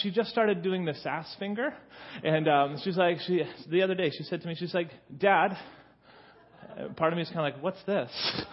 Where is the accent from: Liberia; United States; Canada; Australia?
Canada; Nanaimo, British Columbia; now in Edmonton, Canada; I'm from Edmonton. I'm originally from Nanaimo. I have a family.